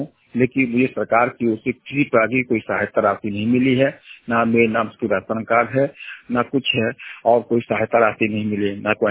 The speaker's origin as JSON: {"language": "Hindi", "town": "Baspur", "region": "Bihar", "country": "India", "said": "चंडी स्थान बासपुर मुंगेर का रहने वाला हूँ।"}